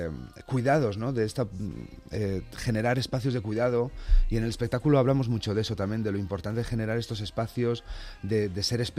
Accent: Valladolid, Castile and León, Spain; Yo soy de Valladolid, soy hijo de la Ribera y voy haciendo honor allá por donde pasa

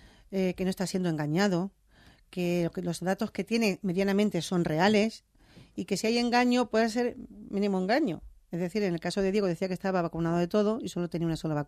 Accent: Andalusia, Spain; accent: Andalusian; porque de vez en cuando me sale mi deje, pero creo que es más respetuoso

